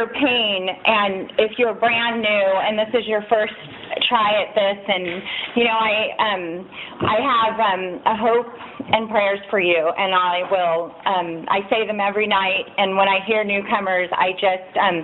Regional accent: Santa Barbara, California, United States; I was raised in Santa Barbara.

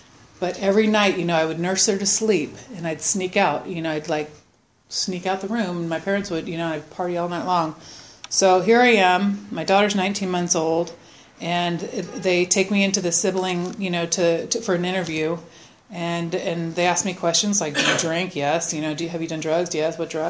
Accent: Newport Beach, California, United States; I was born in here in California, but I was raised in Orange County in Newport Beach, California

